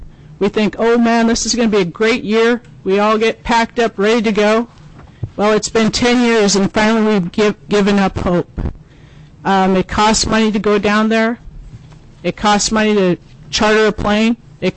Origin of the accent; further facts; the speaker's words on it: Iliamna, Alaska, United States; I was born and raised in Iliamna, Alaska, which is 15 miles away from the proposed mine.